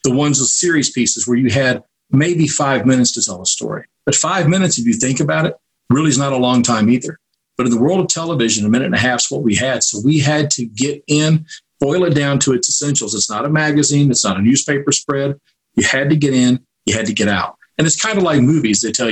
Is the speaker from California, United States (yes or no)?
no; Kentucky, United States; So I get all those out of the way right off the top so people ignore the fact that I'm from Kentucky.